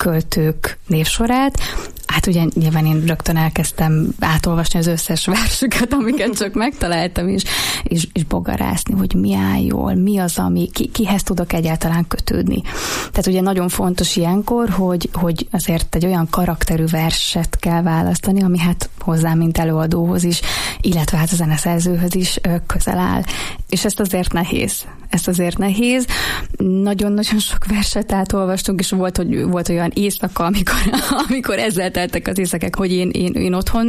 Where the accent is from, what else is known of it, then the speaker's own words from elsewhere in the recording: Miskolc, Borsod-Abaúj-Zemplén, Hungary; mivel Miskolcról származom, és ott kezdtem a mutatni a pályafutásom elejét, és ott ismertük meg egymást, ezért még amikor ott éltem